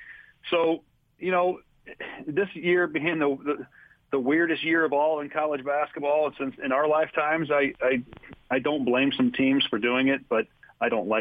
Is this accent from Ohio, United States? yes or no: yes; Cincinnati, Ohio, United States; also born or lived in North Carolina; now in Los Angeles, United States; I'm from the East Coast. I'm from, from Cincinnati, Ohio, and I spent a lot of my life in North Carolina.